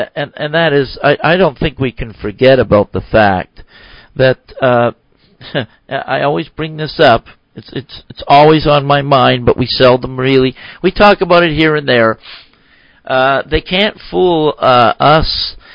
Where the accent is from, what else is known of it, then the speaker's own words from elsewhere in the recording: Canada; as a Canadian, I'm going to say one thing.